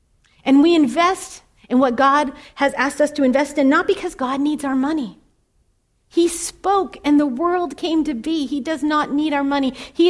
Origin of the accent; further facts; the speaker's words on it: Lowell, Massachusetts, United States; That's not how it was when I was growing up in Lowell.